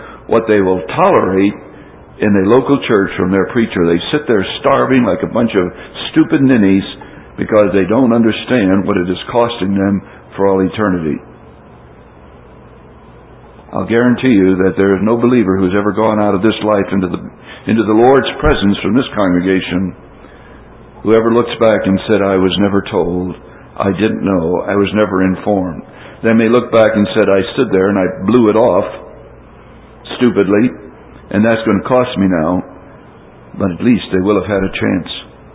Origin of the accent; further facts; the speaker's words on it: Texas, United States; I'm a minister from Texas